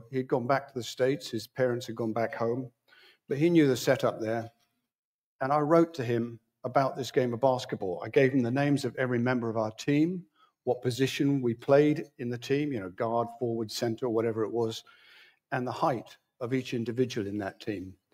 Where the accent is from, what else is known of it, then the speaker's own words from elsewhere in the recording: India; I grew up in India. My dad was a missionary doctor in India.